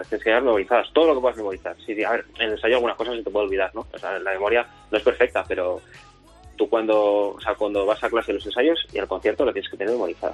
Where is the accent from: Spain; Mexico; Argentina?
Spain; Salamanca, Castile and León; porque soy de Salamanca, pues mira, sería un placer muy grande.